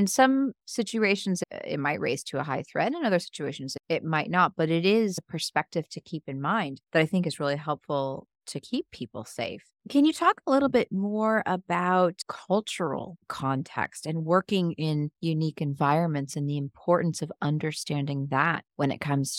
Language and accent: English; United States; I mean, I'm American